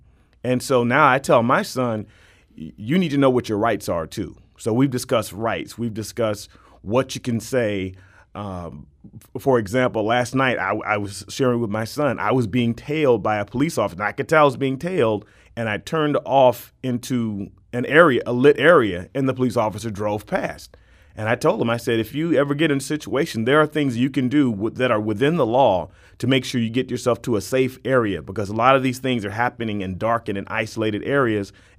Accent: St. Louis, Missouri, United States; I'm not from the South. I'm from the urban St. Louis.

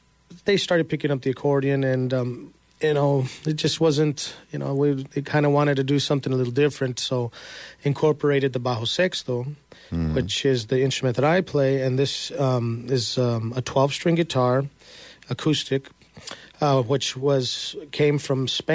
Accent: Albuquerque, New Mexico, United States; I come from Albuquerque, New Mexico, and my dad was an accordionist

